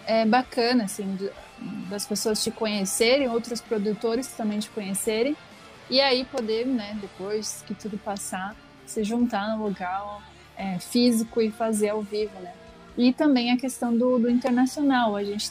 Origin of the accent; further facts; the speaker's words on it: Santa Catarina, Brazil; somos aqui de Santa Catarina e dois membros são de outro estado.